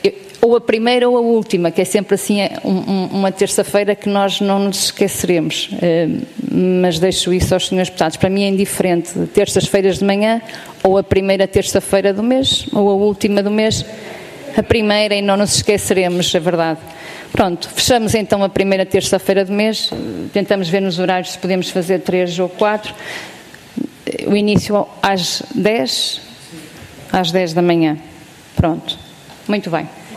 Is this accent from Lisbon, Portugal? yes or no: no; Aveiro, Portugal; Eu sou do distrito de Aveiro